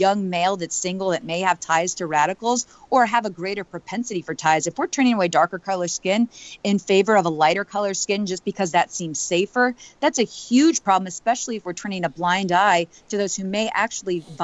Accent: Miami, Florida, United States; I was raised actually in Miami, Florida, and I do remember we had huge Haitian population

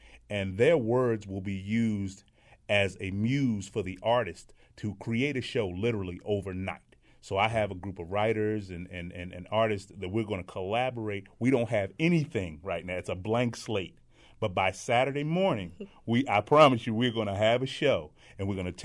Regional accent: Baltimore, Maryland, United States; Because I grew up in West Baltimore. I actually grew up in the Warbrook Junction community.

